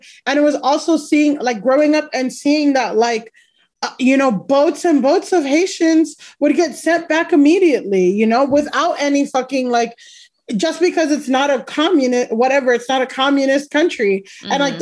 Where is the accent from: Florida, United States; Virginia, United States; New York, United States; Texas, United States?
Florida, United States; Miami; growing up in Miami, a big divide between like, non-Cuban immigrants and, you know, and Cubans